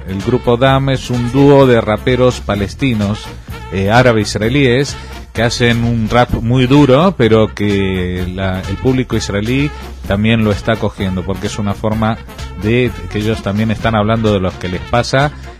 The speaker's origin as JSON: {"language": "Spanish", "country": "Argentina", "said": "mi tierra de Argentina"}